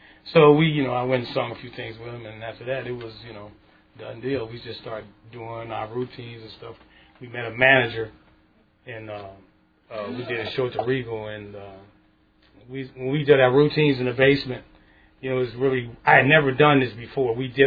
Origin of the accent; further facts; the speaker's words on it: Green Bay, Wisconsin, United States; I was raised in Green Bay on the north side, and when I was growing up, you know, everybody in the projects had a group singing in the hallway.